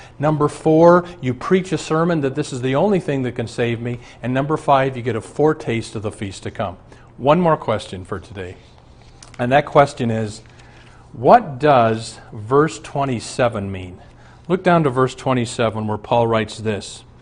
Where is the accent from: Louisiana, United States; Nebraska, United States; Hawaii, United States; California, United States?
Nebraska, United States; Omaha; I was raised in Omaha.